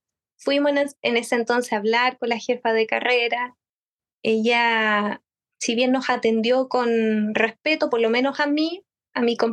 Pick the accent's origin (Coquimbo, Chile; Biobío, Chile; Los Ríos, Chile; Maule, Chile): Biobío, Chile; Concepción; Pero como soy de Concepción, y mis papás son también bien aprensivos y protectores, mi papá me dijo, no, tú no te vas a otra ciudad